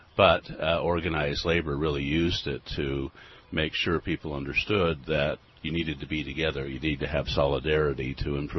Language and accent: English; Salt Lake City, Utah, United States; I think growing up in Utah as a non-Mormon got me to do what I do, and that's seek justice. And my high school is just up the street, named Highland High School, because this area used to be called Highland.